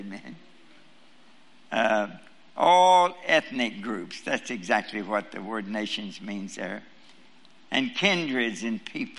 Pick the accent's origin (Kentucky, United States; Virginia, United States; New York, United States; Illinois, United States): Kentucky, United States; I was born and reared in Kentucky.